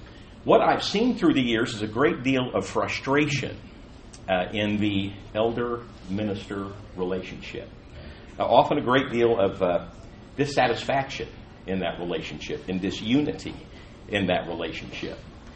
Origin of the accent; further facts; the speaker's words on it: San Diego, California, United States; also born or lived in Austin, Texas; I was in Texas for almost 9 years in Austin, and have come back out to San Diego, my hometown, and very nice. Have been back in California.